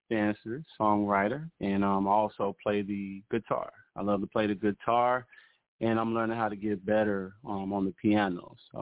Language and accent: English; Memphis, Tennessee, United States; Oh, I grew up in Memphis, Tennessee. So, yeah, I grew up in Memphis.